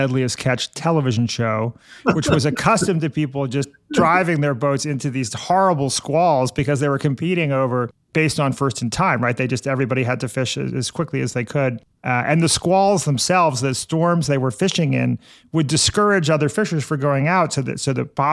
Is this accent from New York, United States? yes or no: yes; New York City, New York, United States; I love this story of the New York City water supply, not just because I'm a New Yorker